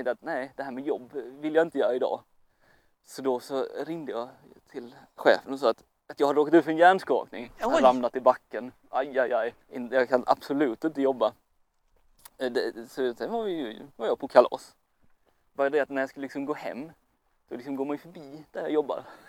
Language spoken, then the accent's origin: Swedish; Halland County, Sweden; Jag är från Halland, vi säger inte är.